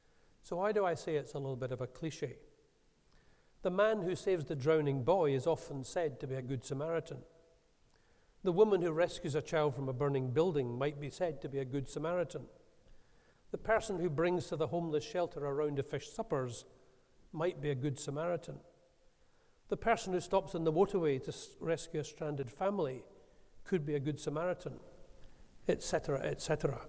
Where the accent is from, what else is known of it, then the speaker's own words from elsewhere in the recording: Scotland, United Kingdom; Most of you should know that I come from Ayrshire by now.